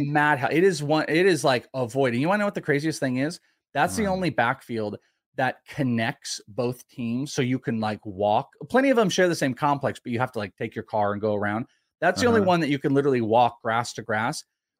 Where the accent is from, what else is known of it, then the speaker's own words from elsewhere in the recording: California, United States; So I'm originally from California.